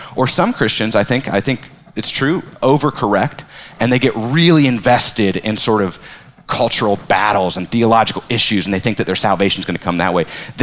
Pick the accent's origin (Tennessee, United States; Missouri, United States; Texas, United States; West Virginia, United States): West Virginia, United States; I grew up in West Virginia, and there's a lot of conservative theological opinion there